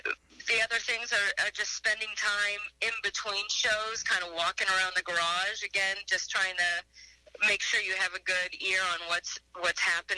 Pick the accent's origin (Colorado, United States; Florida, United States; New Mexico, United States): Colorado, United States; Denver; Well, I grew up in Denver, Colorado, which at the time certainly did not have a NASCAR presence